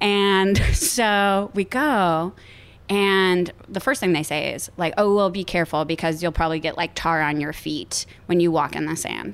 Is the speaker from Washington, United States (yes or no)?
no; Cleveland, Ohio, United States; I grew up in the Midwest.